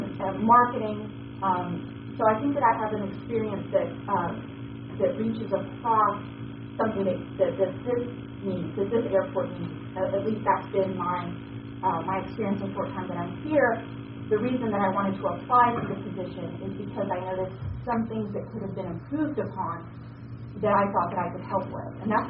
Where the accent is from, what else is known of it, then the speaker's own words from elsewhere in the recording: the South, United States; moved away as an adult; I'm from the South. I've lived there my entire life. We moved here in May. So I'm new to the area